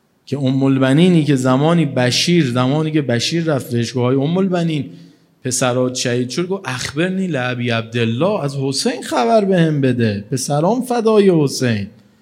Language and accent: Persian; Iran; تا متوجه شد من ایرانیم اومد بیرون